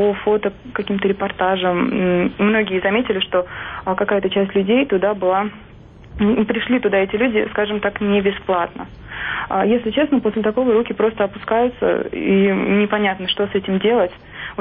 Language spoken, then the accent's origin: Russian; Nizhny Novgorod, Nizhny Novgorod Oblast, Russia; Я из Нижнего Новгорода, и у нас в городе он был, видимо, с особым размахом проведен.